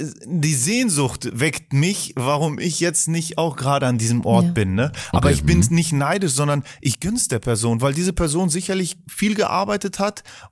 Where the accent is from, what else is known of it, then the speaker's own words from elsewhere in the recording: Dalmatia, Croatia; Also ich wir kommen aus Dalmatien.